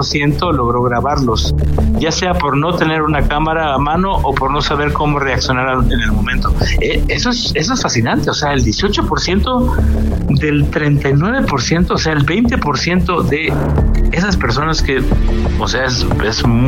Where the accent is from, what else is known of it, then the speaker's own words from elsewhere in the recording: Mexico; cuando estás en Europa, por ejemplo, que estás relativamente solo, tú como mexicano, pues tienes que acostumbrar